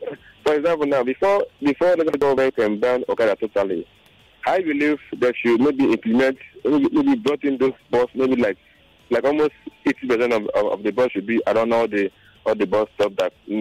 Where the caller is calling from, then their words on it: Lekki, Lagos, Nigeria; I'm calling from Lekki.